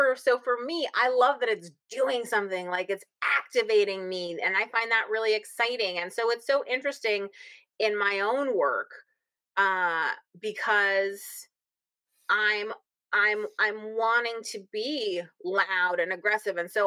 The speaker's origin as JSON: {"language": "English", "region": "Massachusetts", "country": "United States", "said": "It's just for fun because I'm from Massachusetts, so I like to brag about that."}